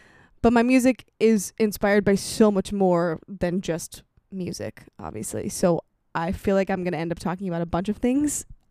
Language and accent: English; United States; because obviously I grew up in America and that's a big part of who I am